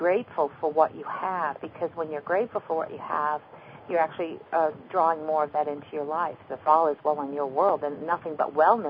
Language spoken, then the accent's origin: English; New York, United States; Of course, you've got that city accent going for you, but I'm from New York, you know.